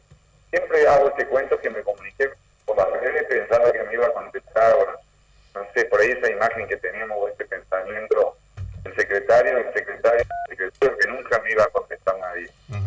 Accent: Gualeguaychú, Entre Ríos, Argentina; somos de Gualeguaychú, en Gualeguaychú somos conocidos, una familia conocida

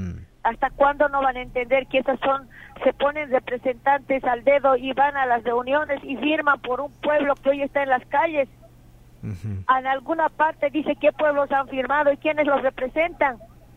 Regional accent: Jujuy, Argentina; Y nosotros somos el pueblo jujeño porque tenemos hijos, tenemos nietos.

